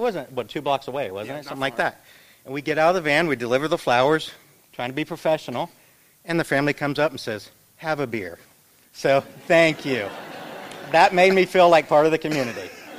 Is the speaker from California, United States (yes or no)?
no; Greenville, Ohio, United States; I'm from Greenville. I didn't know where Fort Recovery was until I worked for hospice.